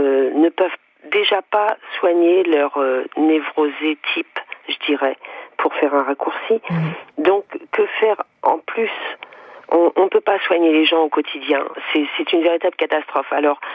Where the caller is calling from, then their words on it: Le Havre, Normandy, France; Je suis du Havre.